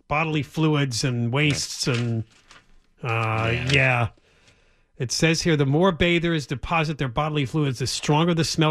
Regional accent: East Coast, United States; This was another California thing, too, because when I was growing up on the East Coast, we didn't really hot tubs or hear about them.

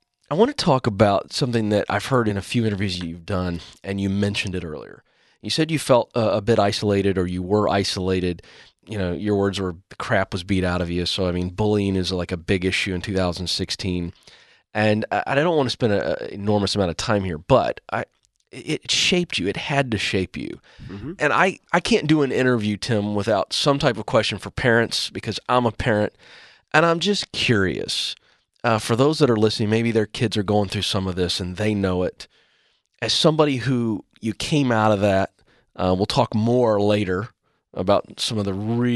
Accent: Virginia, United States; I grew up on the Chesapeake Bay in Virginia, coastal area.

